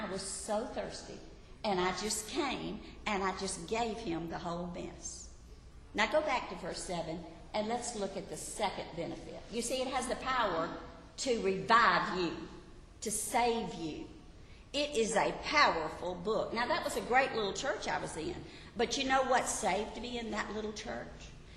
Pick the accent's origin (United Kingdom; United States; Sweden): United States; the South; because I was raised in the South, I'd always just assumed that I was already a Christian.